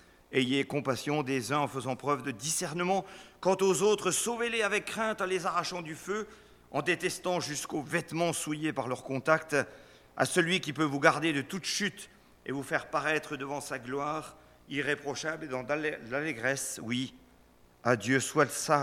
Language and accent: French; France; Moi, en tant que bon Français, de temps en temps, j'ai envie de râler.